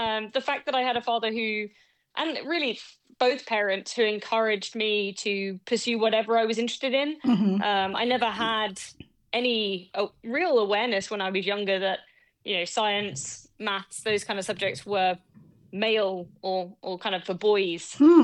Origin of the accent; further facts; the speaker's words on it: South East England, United Kingdom; It's a pretty great place in the world to grow up. So we're on the coast in the south of England